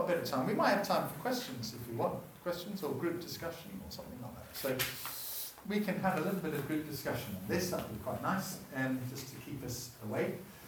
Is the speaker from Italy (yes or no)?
no; Manchester, North West England, United Kingdom; I come from Manchester, okay?